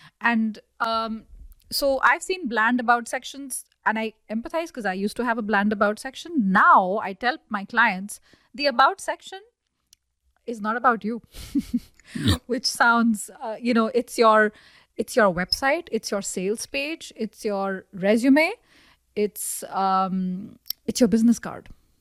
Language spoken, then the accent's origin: English; India; I'm like, I'm from India. I've learned Spanish as an adult. I speak fluently. I've learned French as an adult. I speak fluently.